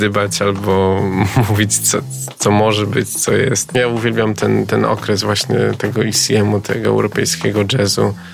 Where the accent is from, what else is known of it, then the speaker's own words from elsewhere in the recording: Ząbki, Masovian Voivodeship, Poland; also born or lived in Warsaw; Ząbki, tam się wychowałem, urodziłem się w Warszawie, ale całe życie praktycznie młodzieńcze spędziłem w Ząbkach